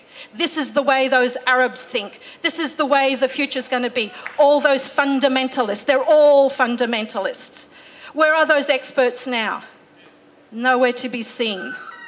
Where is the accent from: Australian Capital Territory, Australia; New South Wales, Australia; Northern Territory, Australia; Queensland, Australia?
Queensland, Australia; I'm a Queenslander, so I always like to support my pro-Queenslanders.